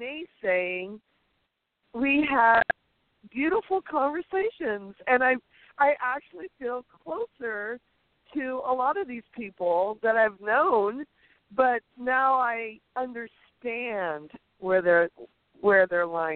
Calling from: Monterey, California, United States; Hi, my name is … I'm from Monterey.

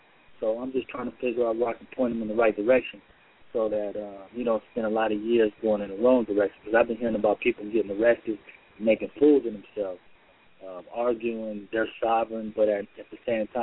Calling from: California, United States; I'm calling from California.

